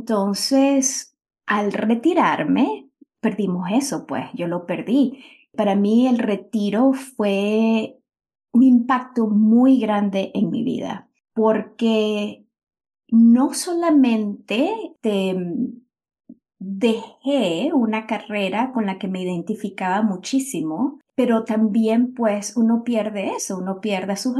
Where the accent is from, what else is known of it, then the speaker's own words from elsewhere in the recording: Venezuela; moved away; soy venezolana y ya llevo, 21 años fuera de mi país